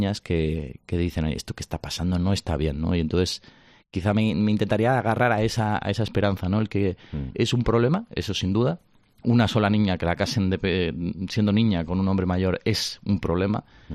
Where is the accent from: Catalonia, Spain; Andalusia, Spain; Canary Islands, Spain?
Catalonia, Spain; Barcelona; oye, mira, yo soy de Barcelona